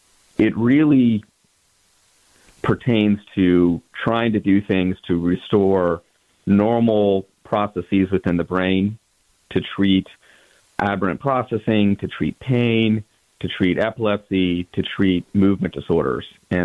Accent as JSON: {"language": "English", "region": "Montana", "country": "United States", "tie": "born or raised there", "also_born_or_lived": "Houston", "moved": "as an adult", "lives_now": "Connecticut, United States", "said": "I grew up in Montana and actually moved down to Houston when I graduated from high school to go to Rice University to study applied math."}